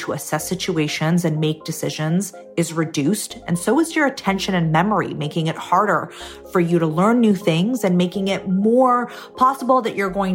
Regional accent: Canada; I'm Canadian, my parents immigrated from Syria. So I had that whole immigrant, got to survive mentality growing up

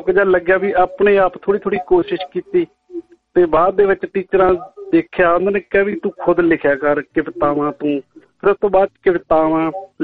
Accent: Burj Dunna, Punjab, India; now in Adelaide, Australia; ਅਸੀਂ ਪੰਜਾਬ ਤੋਂ ਜੀ, ਸਾਡਾ ਮੋਗਾ ਡਿਸਟ੍ਰਿਕਟ ਆ

